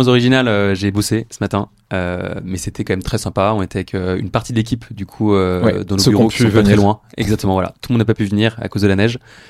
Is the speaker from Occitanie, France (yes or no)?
no; Paris, Île-de-France, France; Je suis parisien. Et donc, né à Paris et je vis à Paris.